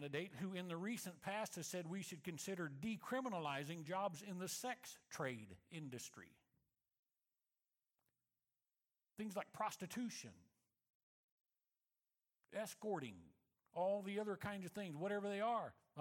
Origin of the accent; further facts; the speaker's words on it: Moberly, Missouri, United States; if you were to go back to the church that I grew up in Moberly, Missouri